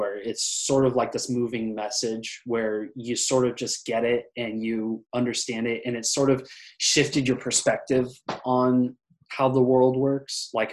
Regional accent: Oakland, California, United States; Like, even in a very liberal city that I grew up in Oakland, there's still a lot of that.

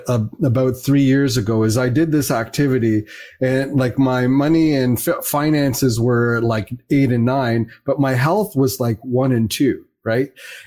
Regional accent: Canada; also born or lived in Fiji; we came to Canada in 1978 with nothing, right? So like, from it's where? Not like, well, I was born in Fiji, the Fiji Islands.

